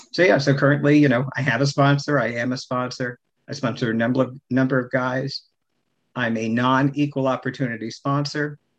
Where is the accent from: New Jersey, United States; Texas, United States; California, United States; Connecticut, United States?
New Jersey, United States; accent: Midwestern; now in Cleveland, United States; I'm in Cleveland now, but formerly from New Jersey, hence my Midwestern accent.